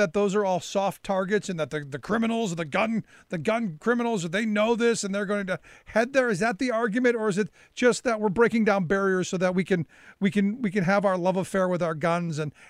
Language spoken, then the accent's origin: English; Ohio, United States; He's a Democratic candidate for state representative out in my home state of Ohio, there in the 77th House District, just a little bit east of Columbus, as I understand.